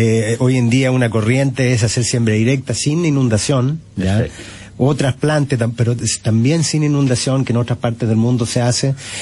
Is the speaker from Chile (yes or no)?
yes; Chile; No somos los chilenos una cultura, digamos, de asociatividad.